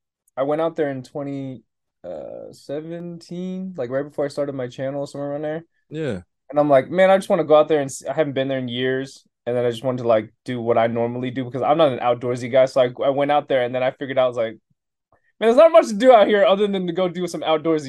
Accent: California, United States; I grew up in the Bay. I grew up like 30 minutes south of San Francisco.

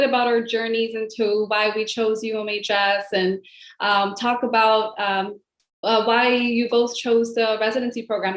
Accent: Burlington, Ontario, Canada; I am from Burlington, Ontario.

